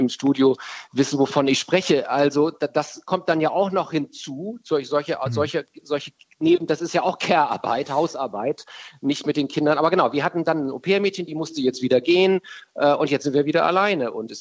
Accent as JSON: {"language": "German", "region": "Bremen", "country": "Germany", "tie": "born or raised there", "also_born_or_lived": "Hamburg", "said": "Wir sind vor ein paar Jahren nach Bremen gezogen, von Hamburg in meine alte Heimat"}